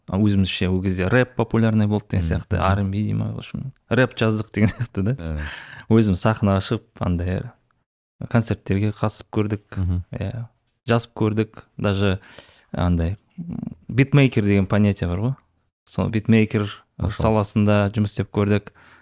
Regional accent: Zhezkazgan, Ulytau Region, Kazakhstan; Жаңа балалық шағымызда енді көбіміз жаңағы жезқазғанда сол шектеулі каналдар бар ғой, там алты ақ канал болды бізде

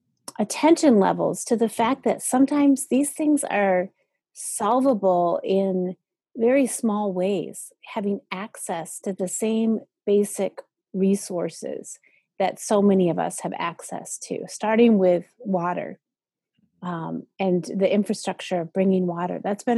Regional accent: Grand Rapids, Michigan, United States; But I grew up in Grand Rapids.

